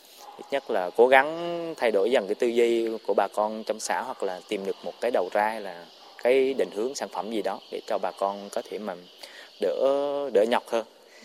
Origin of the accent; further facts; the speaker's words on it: Central Highlands, Vietnam; also born or lived in Ho Chi Minh City; Bởi vì lớn lên từ nhỏ lớn ở Tây Nguyên thì đất rộng mà người thưa mà.